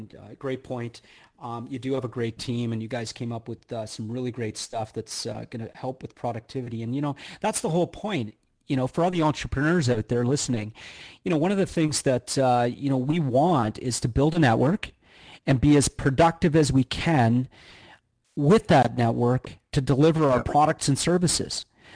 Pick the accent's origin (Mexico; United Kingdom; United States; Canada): Canada; they automatically call it out that I'm Canadian.